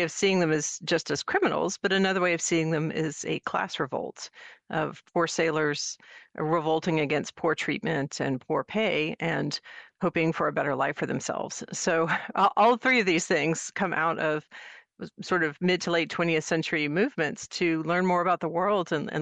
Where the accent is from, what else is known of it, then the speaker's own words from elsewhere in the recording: North Carolina, United States; I grew up in North Carolina in the 70s and 80s when they were still getting around to integrating schools.